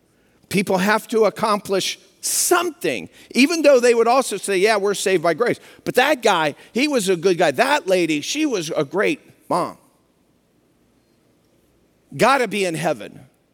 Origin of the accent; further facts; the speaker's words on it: Midwest, United States; I think a lot of you, you know, we're from the Midwest.